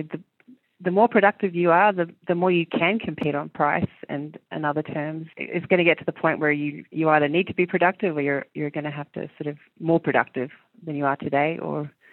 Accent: Australia; also born or lived in New Zealand; But the reason I did it was because I moved countries when I was small from New Zealand to Australia, and I thought it was really good for me as a human.

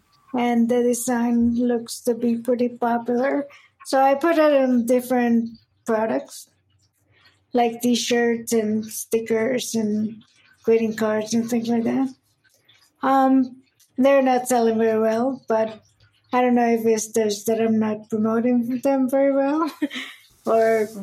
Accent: Puerto Rico; now in United States; I am from Puerto Rico. I've been living in Maryland for about 15 years now.

